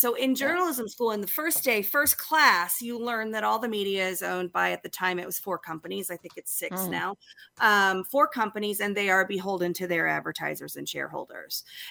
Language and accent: English; Atlanta, Georgia, United States; also born or lived in Utah / Colorado; I grew up in Atlanta, but I went to boarding school in Utah and then to college in Colorado.